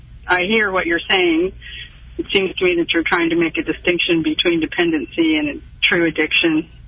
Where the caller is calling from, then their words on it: Raytown, Missouri, United States; I'm calling from Raytown, actually.